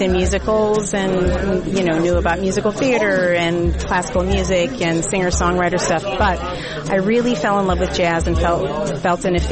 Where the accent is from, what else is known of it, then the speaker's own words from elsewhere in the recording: Milwaukee, Wisconsin, United States; also born or lived in Omaha, Nebraska; well, I was born in Omaha, Nebraska, but I was raised in Milwaukee, Wisconsin.